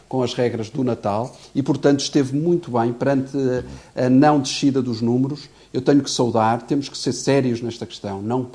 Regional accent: Portugal; Eu, como português, como pessoa responsável e consciente, tenho que enaltecer isso.

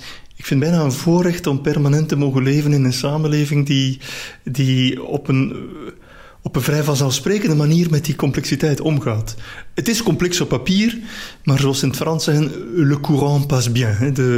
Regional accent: Belgium; En ik ben ook echt Belg.

